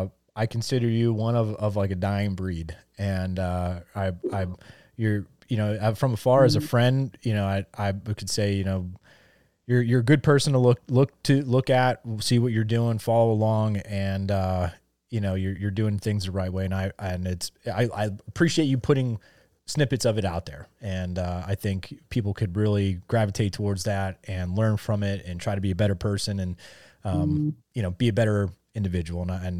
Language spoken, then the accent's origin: English; Pennsylvania, United States; growing up in Northeast Pennsylvania, there's a band.